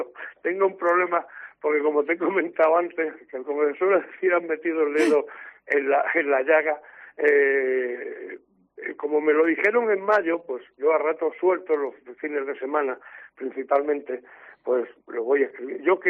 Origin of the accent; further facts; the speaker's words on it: Yecla, Region of Murcia, Spain; Yo soy yeclano de pura cepa, me siento yeclano por los cuatro costados, soy amante de mi pueblo de principio afín.